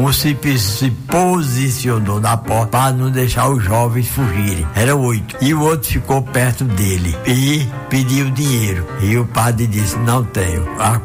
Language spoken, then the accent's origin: Portuguese; Caicó, Rio Grande do Norte, Brazil; Dizia, eu sou do Caicó, do Rio Grande do Norte.